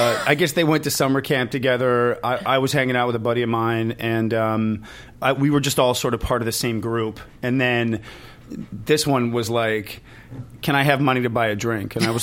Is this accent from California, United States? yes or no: yes; Beverly Hills, California, United States; also born or lived in Montreal / Miami; I'm from Beverly Hills. Uh-huh. Actually, well, let me back up. I was born in Canada, in Montreal. My whole family's Canadian.